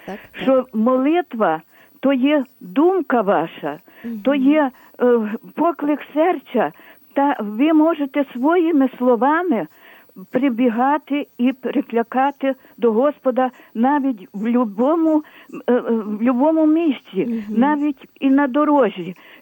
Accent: Ternopil Oblast, Ukraine; бо я з Тернопільщини, розумієте? Так, так. А то ми дуже всі такі віруючі люди. Галичина, то вона особливо.

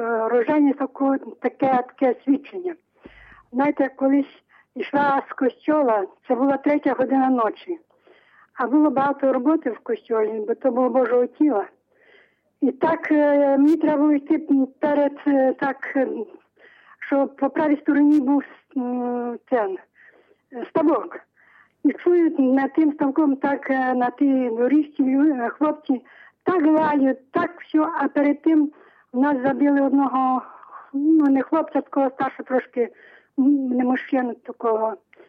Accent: Ternopil Oblast, Ukraine; я сама з Тернопільщини

